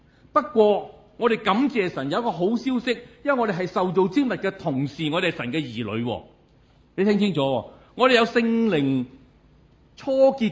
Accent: Guangdong, China; 我都係廣東人啦嚇嚇。嗰啲好細嘅鄉村嘅啫，如果你知道嘅話，你就知道我鄉下乜嘢都冇得出嘅，淨係出砂糖桔嘅啫

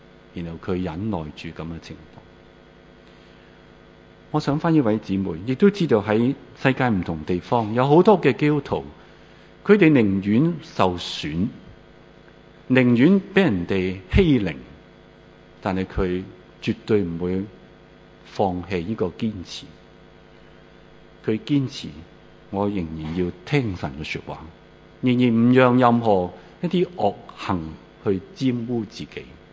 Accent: Hong Kong; 我们香港人

